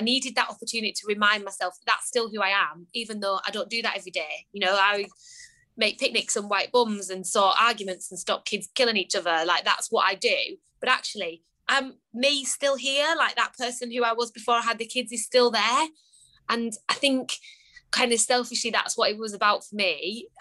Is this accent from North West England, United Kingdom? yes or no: yes; North West England, United Kingdom; Like, I grew up in the Lake District, so I feel like I'm supposed to be.